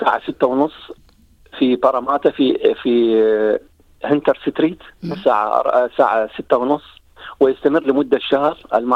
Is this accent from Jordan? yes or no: no; Iraq; في بلدي العراق